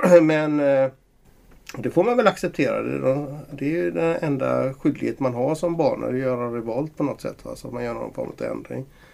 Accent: Gothenburg, Västra Götaland County, Sweden; accent: Gothenburg; jag värvades hit i Göteborg, och jag är ju göteborgare som alla hör.

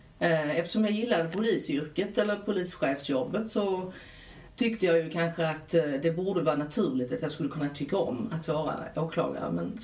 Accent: Malmö, Skåne, Sweden; also born or lived in Kristianstad; Jag föddes i Kristianstad och växte upp i Malmö.

